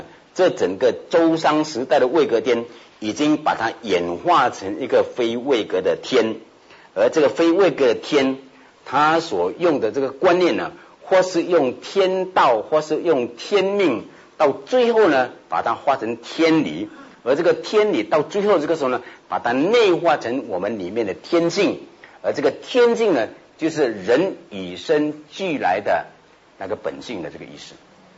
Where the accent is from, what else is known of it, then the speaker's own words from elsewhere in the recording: China; 所以呢，在我们中国人里面呢，其实呢，孝道呢是非常非常的重要的一个层面的这个关系。